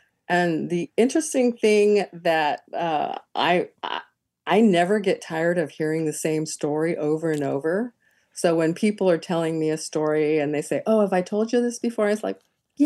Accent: Colorado, United States; also born or lived in Kansas; So I was a bit of a loner. I came from Kansas. And most of my childhood, I grew up in Colorado, which is absolutely gorgeous.

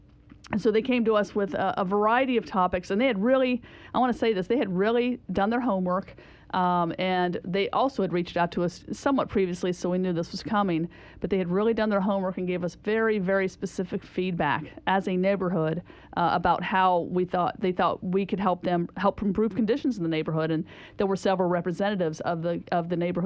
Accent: Athens, Ohio, United States; in my hometown of Athens, Ohio, they have rental registries.

